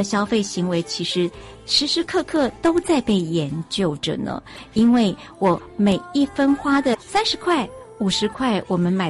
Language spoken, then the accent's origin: Chinese; Taiwan; 就是我们台湾人很习惯的，很贴近我们生活当中哦